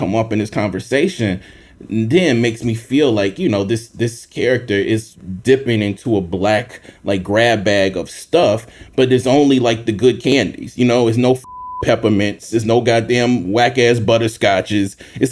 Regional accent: Mississippi, United States; You know, growing up in Mississippi

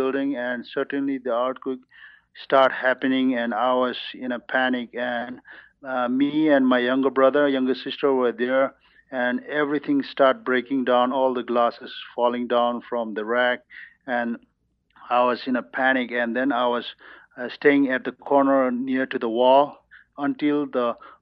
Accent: Namche Bazaar, Koshi Province, Nepal; I'm from Namche Bazaar. It's called Gateway to the Everest region.

